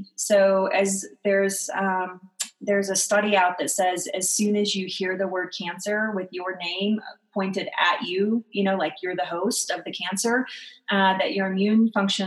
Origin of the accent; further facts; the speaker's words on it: Texas, United States; And then I started drinking sweet tea because I'm from the South and from Texas.